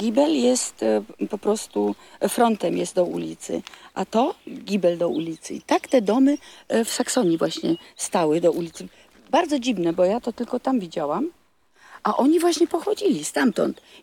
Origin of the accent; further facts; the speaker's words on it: Germany; I dlatego on jest Polakiem, a ja jestem Niemką.